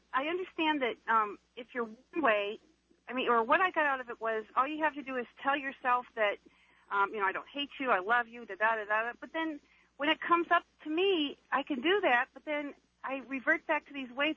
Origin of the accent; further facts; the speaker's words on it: Scottsdale, Arizona, United States; Hi, I'm from Scottsdale.